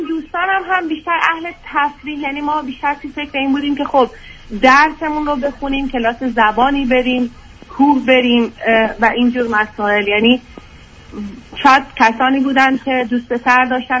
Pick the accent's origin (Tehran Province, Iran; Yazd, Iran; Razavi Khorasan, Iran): Razavi Khorasan, Iran; Mashhad; من مشهد به دنیا آمدم و شهر مذهبی بزرگ شدم